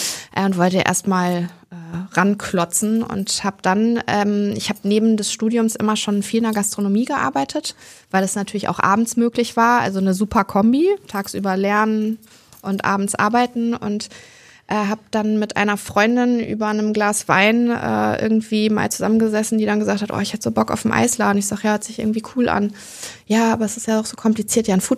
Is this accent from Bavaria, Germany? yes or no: no; Hamburg, Germany; also born or lived in Sylt; ich bin auf Sylt geboren, habe aber mit meiner Mami immer in Hamburg gelebt.